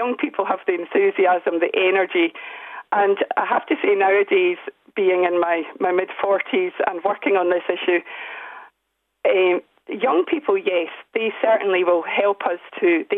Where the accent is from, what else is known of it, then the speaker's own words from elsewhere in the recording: Scotland, United Kingdom; accent: Scottish; So I grew up in Scotland, you'll hear from the accent, and we were only a few miles from this oil refinery.